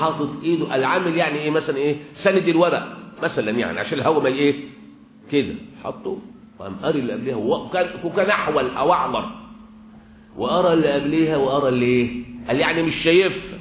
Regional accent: Egypt; امشي كده اللي سافر مثلا في مكة والمدينة أو عندنا في مصر مثلا في منطقة غربية منطقة شرقية، تلاقي الصحراء هش

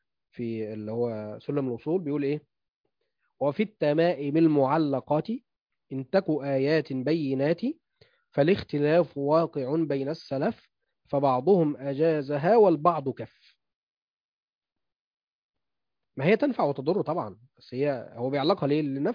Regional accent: Egypt; يعني العين الزرقاء دي منتشره عندنا في مصر كتير جدا

